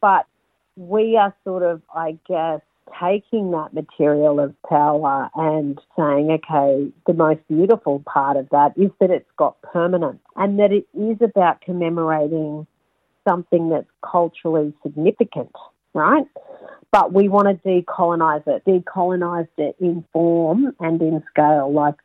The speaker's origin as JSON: {"language": "English", "town": "Sydney", "region": "New South Wales", "country": "Australia", "said": "that has been our experience as urban Aboriginal people who have a traditional connection to Sydney."}